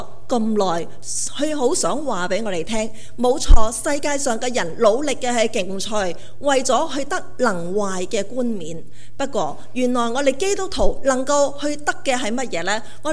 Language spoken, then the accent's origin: Chinese; Guangdong, China; 你知道我们广东人说如果得第四